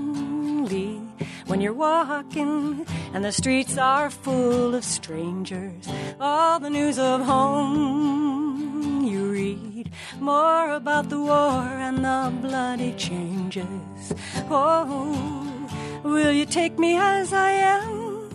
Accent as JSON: {"language": "English", "region": "California", "country": "United States", "said": "I chose this to include in my solo set because I'm from California."}